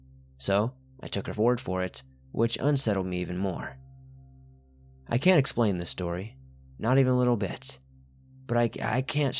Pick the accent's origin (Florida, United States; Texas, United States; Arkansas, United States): Arkansas, United States; now in Virginia, United States; We live in Virginia, and I'm from Arkansas.